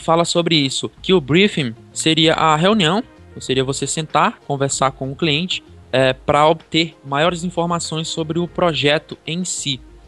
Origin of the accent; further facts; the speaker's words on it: Juazeiro do Norte, Ceará, Brazil; now in Pernambuco, Brazil; Moro no Pernambuco, mas sou natural de Juazeiro do Norte, Ceará.